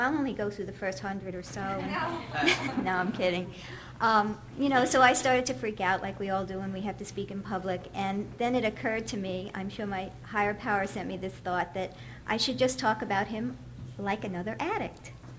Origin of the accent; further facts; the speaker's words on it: Winthrop, Massachusetts, United States; I'm from Winthrop, Massachusetts, and I'd like to thank the committee for asking me to do this.